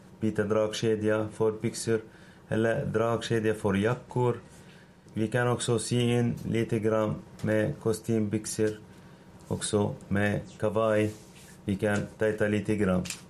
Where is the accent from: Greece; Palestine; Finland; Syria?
Syria; Swedish is a second language; now in Sweden; Jag kommer från Syrien.